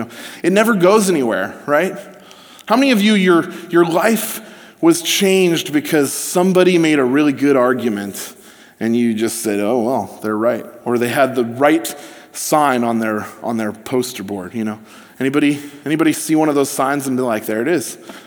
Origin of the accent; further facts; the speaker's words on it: California, United States; I came to New Jersey from California to study theology.